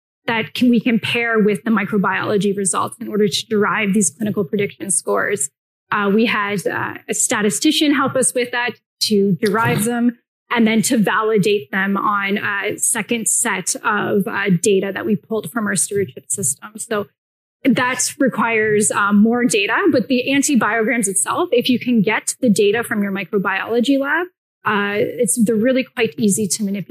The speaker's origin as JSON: {"language": "English", "country": "Canada", "said": "I probably have a different view of this being Canadian."}